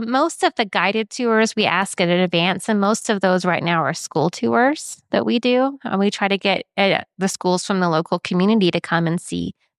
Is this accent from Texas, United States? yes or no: yes; Dallas, Texas, United States; And I'm from Dallas area.